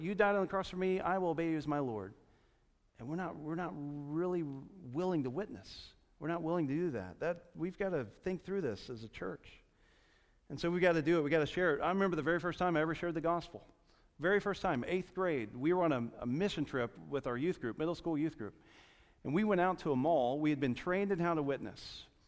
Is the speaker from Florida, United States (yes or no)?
yes; Jacksonville, Florida, United States; There was a lady in our church, Maureen Albers, that I grew up with in Jacksonville.